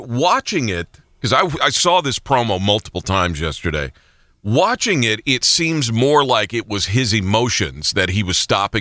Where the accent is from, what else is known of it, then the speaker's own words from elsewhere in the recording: Oklahoma, United States; I'm a dumbass from McCurtain County